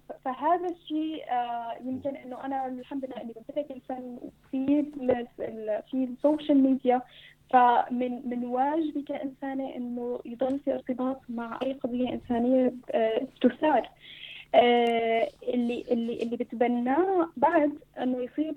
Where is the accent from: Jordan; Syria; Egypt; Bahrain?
Syria; كلياتنا كسوريين كنا قاعدين ببيوتنا وكنا متعلقين بهي الأخبار وهي القضايا بشكل كبير جدا